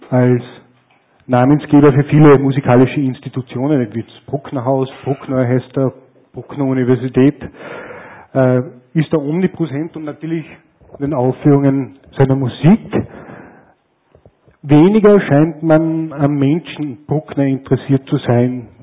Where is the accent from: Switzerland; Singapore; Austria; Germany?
Austria; Upper Austria; aber ich will mir jetzt sozusagen als Oberösterreicher nicht zu viel einbilden